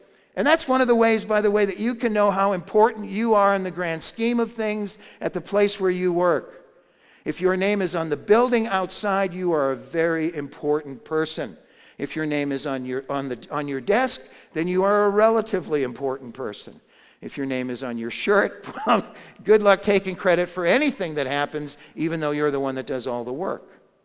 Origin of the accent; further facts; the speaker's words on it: Massachusetts, United States; I grew up in Massachusetts and have been there